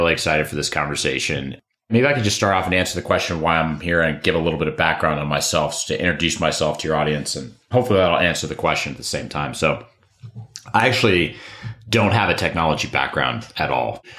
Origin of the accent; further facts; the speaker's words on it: United States; States, we have the benefit of all of these very robust systems, financial in particular, that we as American citizens enjoy.